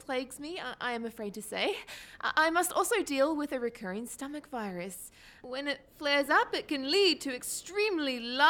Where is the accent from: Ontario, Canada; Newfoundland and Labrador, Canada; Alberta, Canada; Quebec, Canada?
Newfoundland and Labrador, Canada; I am from very far away. I come from Newfoundland.